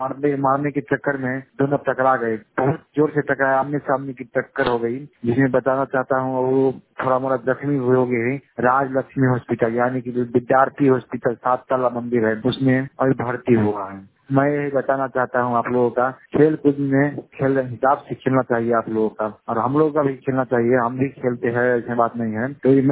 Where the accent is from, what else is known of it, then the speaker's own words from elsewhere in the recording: Patori, Bihar, India; मैं सिद्धिप पंचायत से हूँ, वार्ड नंबर 5 से पटोरी प्रखंड से मैं बोल रहे हैं।